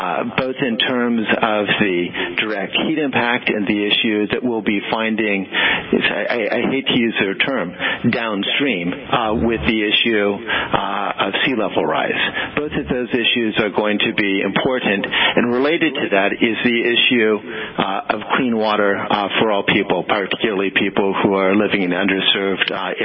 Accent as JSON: {"language": "English", "region": "California", "country": "United States", "said": "and I'm from California, where we're having a severe drought"}